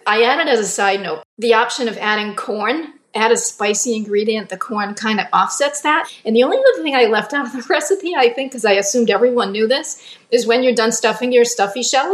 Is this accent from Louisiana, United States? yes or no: no; Rhode Island, United States; I am from Rhode Island originally. I was born and raised in Rhode Island.